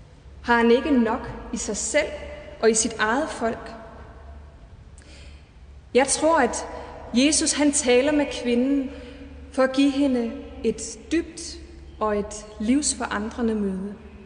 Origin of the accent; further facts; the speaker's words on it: Schleswig-Holstein, Germany; jeg som sydslesviger kan stå her på prædikestolen i dag og prædike for landets folkevalgte. At jeg som tysk statsborger kan stå her